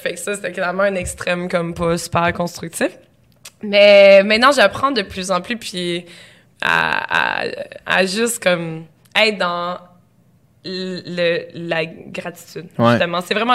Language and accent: French; Gatineau, Quebec, Canada; quand Gatineau avait fusionné, il y avait 100 000, puis enfin, je venais de Gatineau